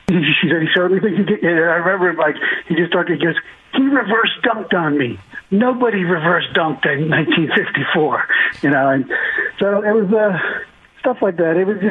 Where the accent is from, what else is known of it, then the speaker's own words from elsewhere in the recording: Washington, District of Columbia, United States; I'm from Washington, D.C. I grew up 6 miles outside the city. I've been in the city for 34 years inside the city, and I love sports and I love Washington.